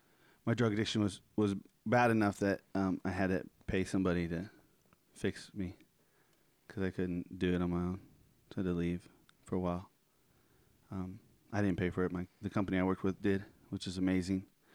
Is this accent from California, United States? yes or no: yes; Bakersfield, California, United States; growing up in Bakersfield, we had we called it tag banging.